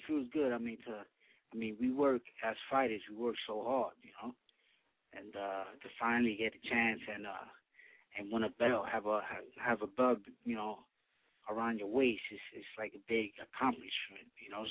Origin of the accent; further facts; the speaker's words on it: Spanish Harlem, New York, United States; I'm from Spanish Harlem, Eastside.